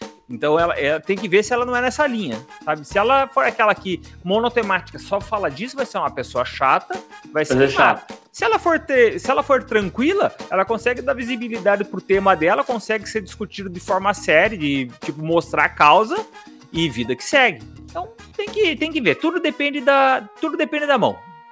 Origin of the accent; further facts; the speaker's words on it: Curitiba, Paraná, Brazil; Nós de Curitiba... Vamos dizer assim, daqui a pouco apaguem o que eu disse, né? Nós temos um sotaque desgraçado também, né, cara?